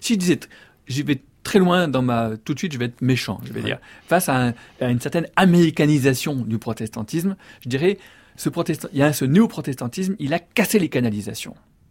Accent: France; moi aussi, je suis catholique au sens où je suis français

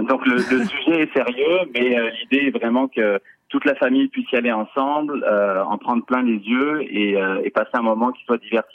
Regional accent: France; accent: French; moved away as an adult; now in Canada; Comme vous l'entendez à mon accent, je suis français. Hein, ça fait 14 ans que je suis ici

